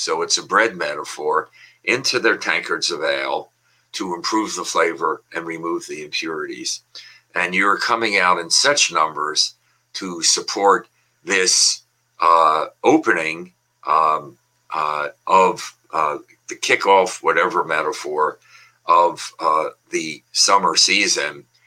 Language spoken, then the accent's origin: English; Philadelphia, Pennsylvania, United States; What inspired me with my own teachers growing up in Philadelphia, public school system